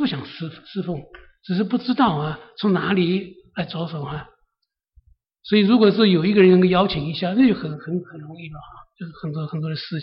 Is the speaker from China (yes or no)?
yes; China; 我们中国人习惯是说是孩子犯错的时候我们有的时候把他们讲的一文不值